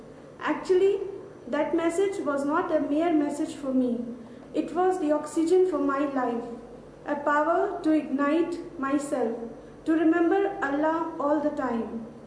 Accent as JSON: {"language": "English", "town": "Bangalore", "region": "Karnataka", "country": "India", "said": "I am from India, Bangalore."}